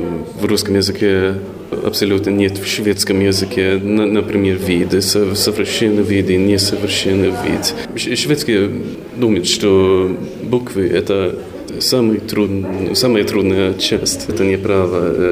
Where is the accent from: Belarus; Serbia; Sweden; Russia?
Sweden; Russian is a second language; и я из Швеции.